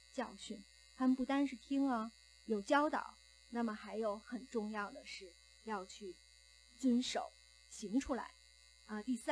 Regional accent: Beijing, China; 那我所熟悉的我的家乡北京的这个家庭教会是没有地点的，

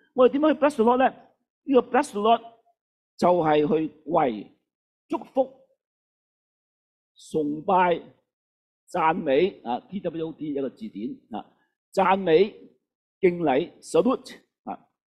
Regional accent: China; 中文都好，中文都好，係我哋中國人都要撐下自己。

